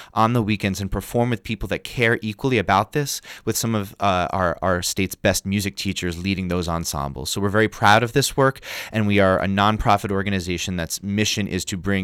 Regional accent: New York, United States; also born or lived in Washington, D.C.; I grew up in New York, and my shaping experiences as a young musician were through the aptly named New York Youth Symphony.

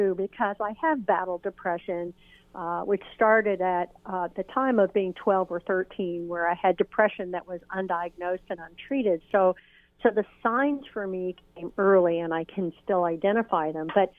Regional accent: New York, United States; go to the field near my house growing up in New York, and I explored the field and the forest and down to the Long Island Sound

